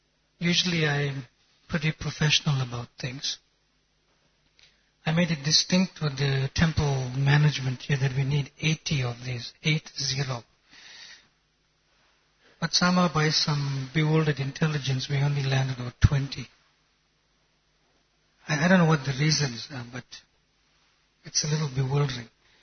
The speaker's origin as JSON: {"language": "English", "town": "Durban", "region": "KwaZulu-Natal", "country": "South Africa", "said": "I come from Durban, South Africa. But I've been traveling extensively for the last 15 years."}